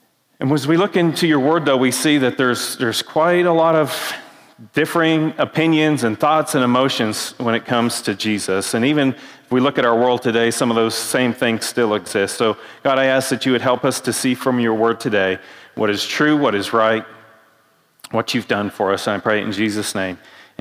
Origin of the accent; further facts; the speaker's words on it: Canada; most of you probably know that I grew up in Canada, so as I was young in 1988